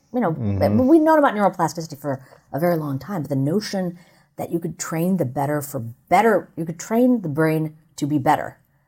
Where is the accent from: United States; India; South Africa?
India; And, you know, I'm an Indian woman, so like meditation is not something really new to me.